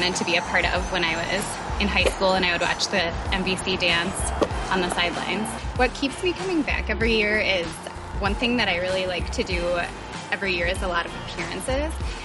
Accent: White Bear Lake, Minnesota, United States; I'm from White Bear Lake, and this is my fourth year on the team.

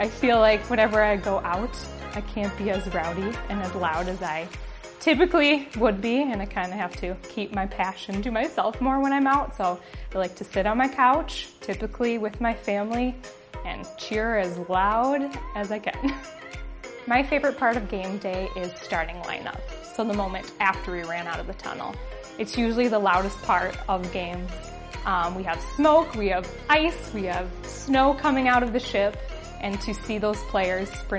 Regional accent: South Dakota, United States; Growing up in South Dakota, we didn't necessarily have a professional team of our own, so we went to our neighboring state of Minnesota.

